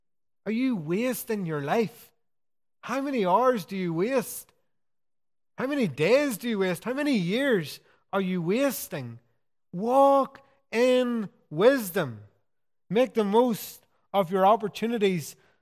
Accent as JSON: {"language": "English", "town": "Pomeroy", "region": "Northern Ireland", "country": "United Kingdom", "said": "I come from Tyrone in a wee place called Pomeroy. And beside Pomeroy is another little village called Donoughmore."}